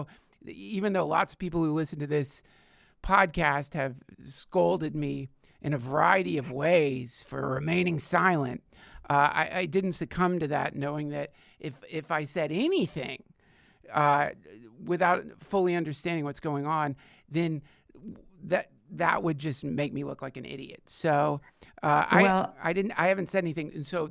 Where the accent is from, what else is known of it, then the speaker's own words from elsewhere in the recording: North Carolina, United States; You got the message I got growing up in Western North Carolina.